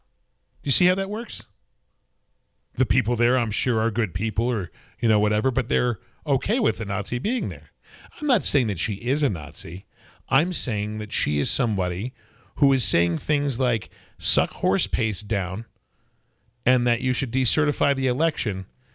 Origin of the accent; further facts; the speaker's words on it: Wisconsin, United States; I'm from Wisconsin. I have a mustache.